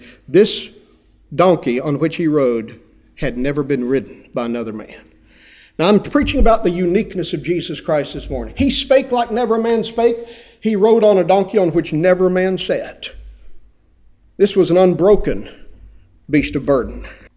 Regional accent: Friona, Texas, United States; You know, I grew up in Freona, Texas, population 3,000.

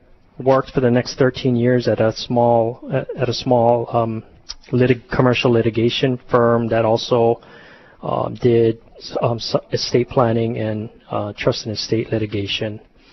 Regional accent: Mililani, Hawaii, United States; also born or lived in Vietnam; My family is originally from Haliva, grew up in Waihewa and primarily in Mililani. Eventually went to Punahou and did my last year of Punahou over in Pa'o'a Valley

